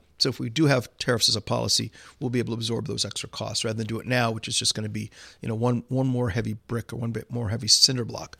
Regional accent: California, United States; California, which is my home state, Jeremy Hildreth's home state. We grew up out there.

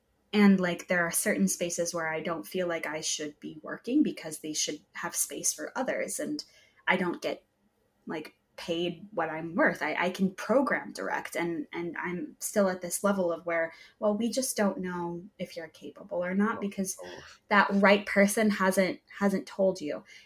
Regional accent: United States; And because I have a piece of paper that labels me as an American, even though I detest having kinship of that idea

